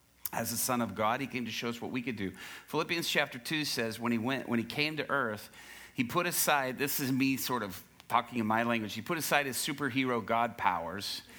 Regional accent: Dallas, Texas, United States; also born or lived in Japan; Texas is really home for me. I was born in Japan, but as soon as we moved back to the States, we moved here, up in the Dallas area

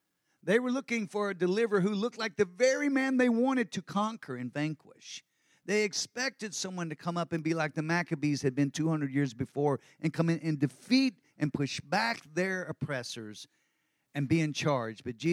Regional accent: Texas, United States; because I'm a Texan and that's just the way it works.

